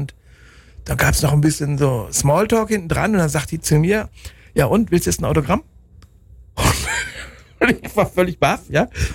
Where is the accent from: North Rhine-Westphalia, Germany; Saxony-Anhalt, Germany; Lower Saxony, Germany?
North Rhine-Westphalia, Germany; Bielefeld; da war in meiner Heimatstadt Bielefeld im Ortsteil Jöllenbeck gab es ein Hallenturnier.